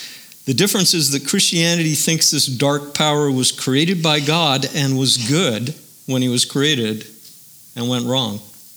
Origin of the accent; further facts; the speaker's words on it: United States; Now, as an American and a citizen of these United States, I have a deep respect for democracy